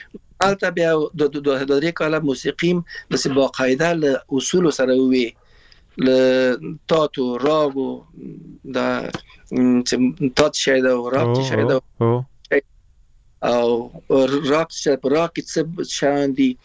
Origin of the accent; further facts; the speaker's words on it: Afghanistan; moved away; also born or lived in Iran; موږ نشو ویلای چې موږ د افغانستان راغلی یو نو ایران راغلی